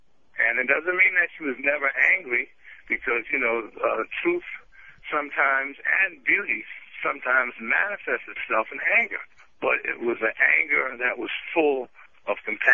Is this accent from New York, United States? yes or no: yes; Bronx, New York, United States; It's like when I was growing up in the Bronx, you know, every corner there was a liquor store.